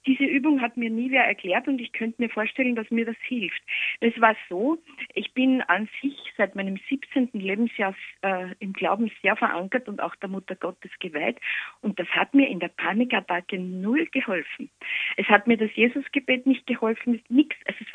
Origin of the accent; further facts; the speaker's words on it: Linz, Upper Austria, Austria; Ja, Oberösterreich ist schon gut, weil ich bin aus der Gegend von Linz.